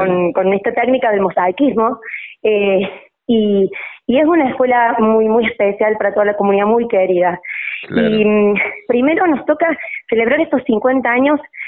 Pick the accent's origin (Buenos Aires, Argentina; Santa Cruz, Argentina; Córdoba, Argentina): Córdoba, Argentina; now in Río Tercero, Argentina; Yo, mira, confieso que yo vengo de la ciudad de Córdoba.